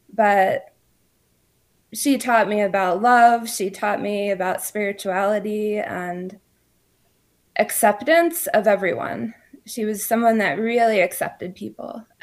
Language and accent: English; New York, United States; I ended up meeting this whole group of artists and really interesting people that lived where I grew up in Long Island.